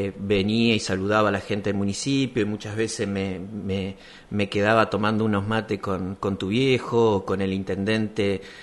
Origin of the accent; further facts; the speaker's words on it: Nogoyá, Entre Ríos, Argentina; en el 2000 vuelvo a Nogoyá, mi ciudad natal.